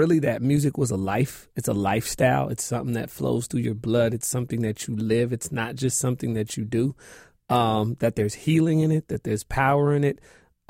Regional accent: Seattle, Washington, United States; I'm from the hood. I'm from Seattle, the CD.

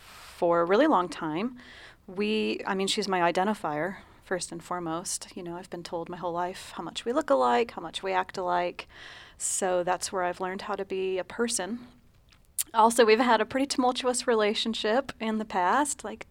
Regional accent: St. Louis, Missouri, United States; also born or lived in New Mexico; I grew up here in St. Louis. I moved away for the first time to 65 acres in northern New Mexico.

